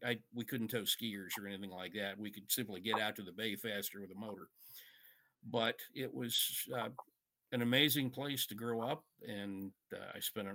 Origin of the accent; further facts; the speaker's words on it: Norfolk, Virginia, United States; I grew up in Norfolk, and our family property was on a body of water that connected eventually to the Chesapeake Bay.